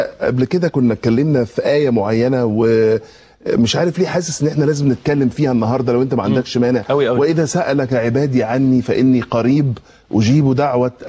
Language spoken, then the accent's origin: Arabic; Egypt; احنا كمصريين